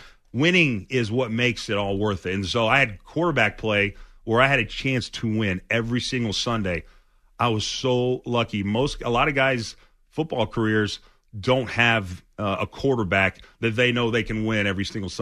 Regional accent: Houston, Texas, United States; also born or lived in San Diego, United States; And so, I grew up in Houston, spent a lot of my high school years in San Diego.

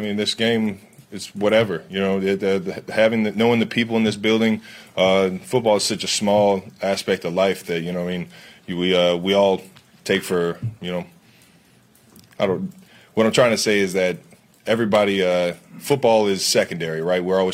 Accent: Cleveland, Ohio, United States; I mean, I grew up in Cleveland, Ohio

